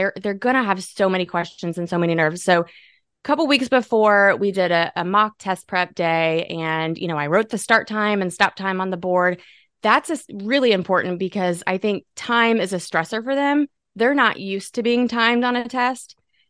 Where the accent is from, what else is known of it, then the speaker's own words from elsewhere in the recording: Indiana, United States; now in Tennessee, United States; And I'm originally from Indiana. Go Hoosiers.